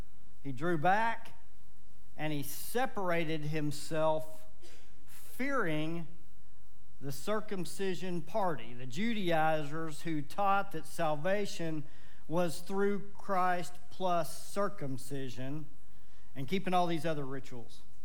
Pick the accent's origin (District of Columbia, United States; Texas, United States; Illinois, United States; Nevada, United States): Texas, United States; And without this ceremonial washing, you can tell I grew up in Texas, washing.